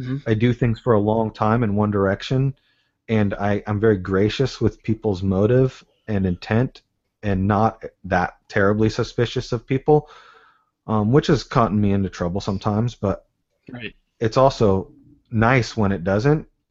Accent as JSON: {"language": "English", "town": "Port Angeles", "region": "Washington", "country": "United States", "tie": "born or raised there", "said": "even growing up in my hometown, which is about 2 hours west of Seattle in a small town called Port Angeles, I never fit in with Christians."}